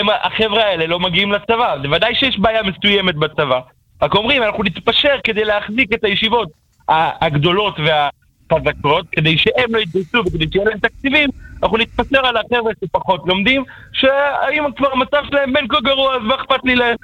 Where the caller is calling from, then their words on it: Petah Tikva, Central District, Israel; מפתח תקווה.